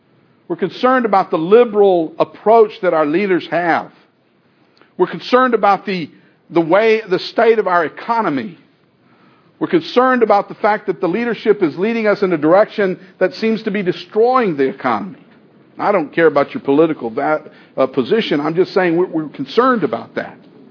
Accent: United States; I'm an American, I grant you that.

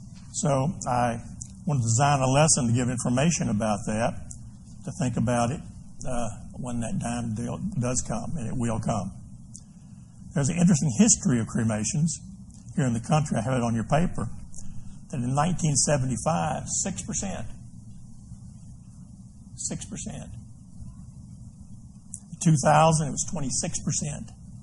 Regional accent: Orange, Texas, United States; I remember growing up in Orange, we'd drive over to Bridge City, Texas.

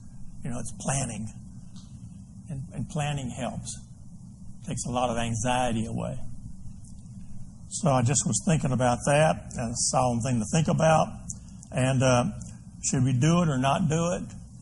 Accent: Orange, Texas, United States; I remember growing up in Orange, we'd drive over to Bridge City, Texas.

